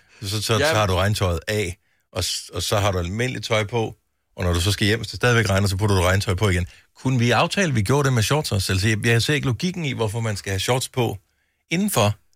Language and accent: Danish; Region of Southern Denmark, Denmark; Nu er jeg opvokset på Fyn.